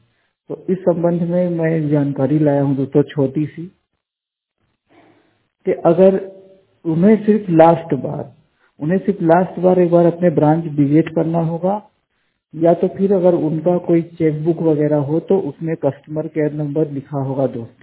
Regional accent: Anuppur, Madhya Pradesh, India; मैं मध्य प्रदेश अनूपपुर जिले का निवासी हूं।

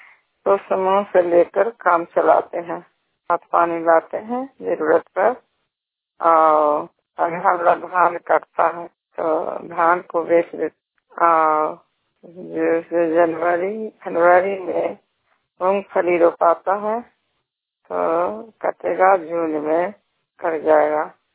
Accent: Chhotki Hosi, Bihar, India; छोटकी होसी के रहने वाले हैं, थाना हिलसा जिला नरंदा के नवासी।

